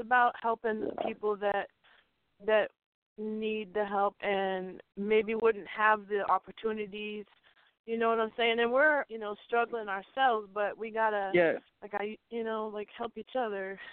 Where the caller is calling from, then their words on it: Massachusetts, United States; I'm calling from Western Massachusetts.